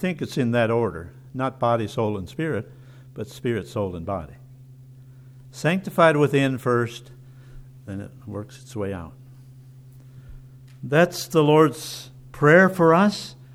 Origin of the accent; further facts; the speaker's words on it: Virginia, United States; I'm from Virginia. I didn't know you. We do things a little bit differently.